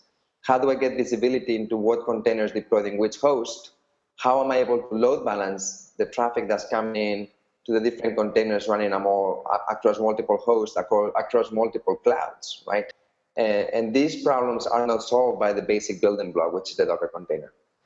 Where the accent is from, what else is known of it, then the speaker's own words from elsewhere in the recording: Spain; also born or lived in United States; I'm originally from Spain, although I was born in the US, which not many people would say, judging by my accent. I grew up all over the world